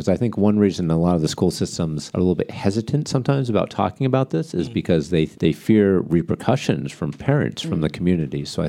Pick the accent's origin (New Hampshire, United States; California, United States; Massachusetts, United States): New Hampshire, United States; I'm a little bit of a country boy. I grew up in New Hampshire.